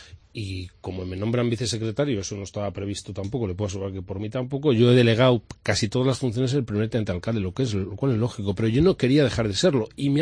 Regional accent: Zamora, Castile and León, Spain; Yo siempre he defendido a mi tierra. Y eso es lo que voy a hacer, defender a mi tierra, defender a Zamora, en un proyecto nacional que se llama España.

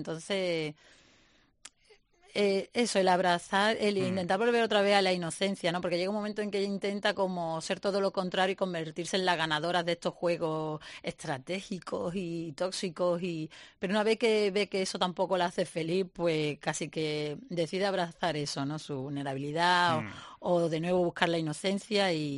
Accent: Seville, Andalusia, Spain; yo que soy de aquí, de Sevilla

